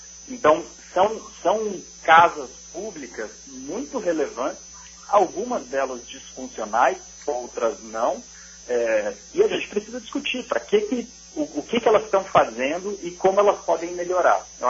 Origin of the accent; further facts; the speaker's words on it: Brazil; é estranho que nós, como brasileiros, como país, não discutimos tão aprofundadamente